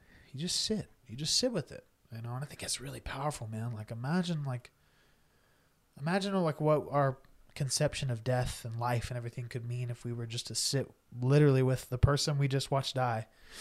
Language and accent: English; Snyder, Texas, United States; And I'm from Snyder, so, you know, West Texas.